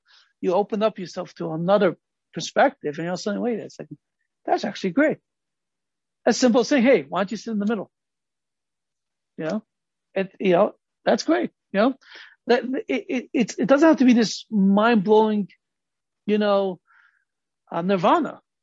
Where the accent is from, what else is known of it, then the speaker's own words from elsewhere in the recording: Los Angeles, California, United States; And I grew up in Los Angeles, three blocks away from Merrill's.